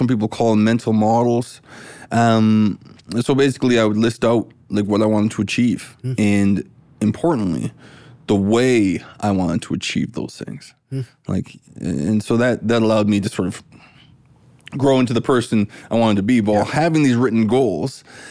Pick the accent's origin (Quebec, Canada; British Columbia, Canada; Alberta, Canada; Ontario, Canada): British Columbia, Canada; New Westminster; in New Westminster in Vancouver.